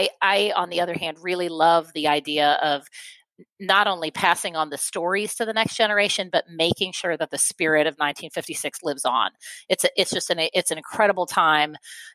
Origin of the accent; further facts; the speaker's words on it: East Coast, United States; now in Atlanta, United States; You know, I grew up on the East Coast. I'm now in Atlanta.